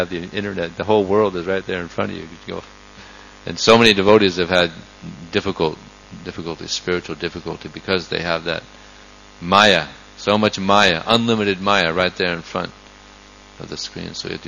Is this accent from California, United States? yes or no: yes; California, United States; I grew up in Southern California, USA.